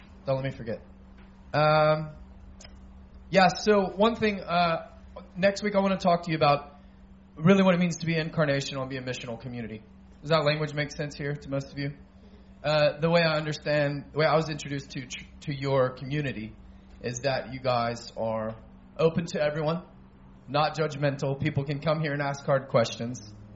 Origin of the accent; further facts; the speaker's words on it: Atlanta, Georgia, United States; I'm from Atlanta, Georgia, probably the single most segregated church city